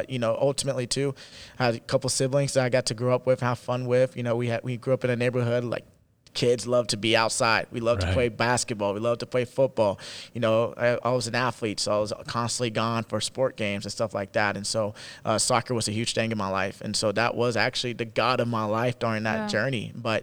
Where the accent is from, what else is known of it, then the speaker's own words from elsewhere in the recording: Salina, Kansas, United States; Yeah, so I grew up in Salina, Kansas. It's literally straight down I-70, 3 hours away.